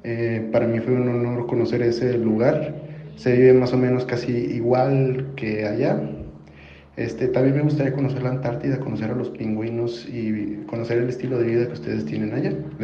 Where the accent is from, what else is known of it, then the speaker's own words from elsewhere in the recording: Monterrey, Nuevo León, Mexico; me encuentro en México, soy del estado de Nuevo León, en específico en la ciudad de Monterrey.